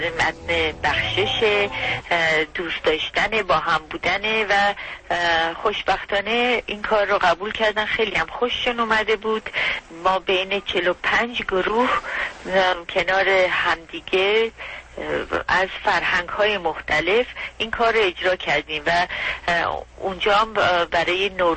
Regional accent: Iran; من در ایران به دنیا آمدم، اونجا بزرگ شدم، مدرسه رفتم، اونجا مملکت منه. من هر جایی هم که توی دنیا برم اون ریشه های خودم رو فراموش نمی کنم. من ارمنی هستم، ریشه های ارمنی من فراموش نمی کنم.

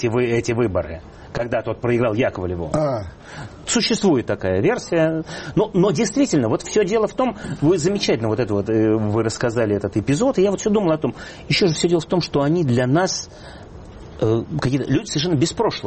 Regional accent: Moscow, Russia; Мы москвичи, на какую занятную тему мы вдруг вышли.

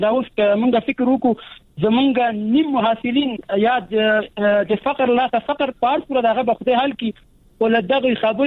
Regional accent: Afghanistan

